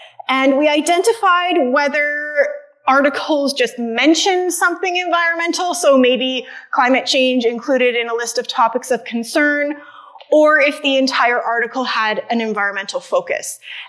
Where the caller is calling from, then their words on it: Canada; I come to you from the Aspen Parkland in Treaty 6 territory.